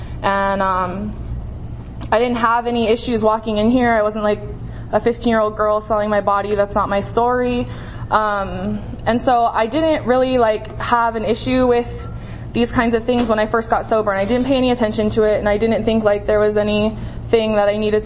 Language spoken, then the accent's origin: English; Las Vegas, Nevada, United States; From Las Vegas, who's hosting Wacky Paw this year.